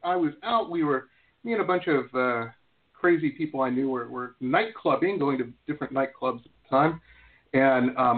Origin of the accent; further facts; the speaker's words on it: Detroit, Michigan, United States; moved away as an adult; also born or lived in Boston; I grew up in Metro Detroit. And when I finally left Detroit, I got accepted to school out there in Boston